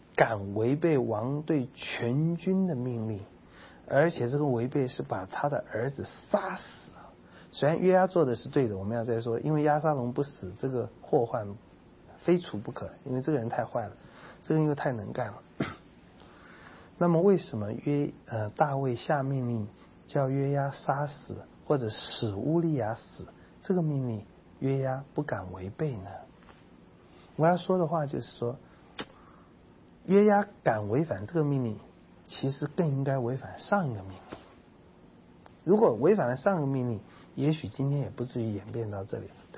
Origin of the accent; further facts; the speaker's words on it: China; 我们中国人有祖先崇拜，就是因为没有永生的盼望